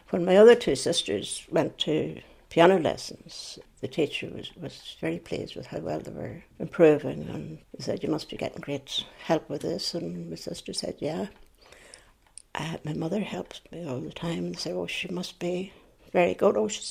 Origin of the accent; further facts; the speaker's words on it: Scotland, United Kingdom; born there; I was born over in Scotland.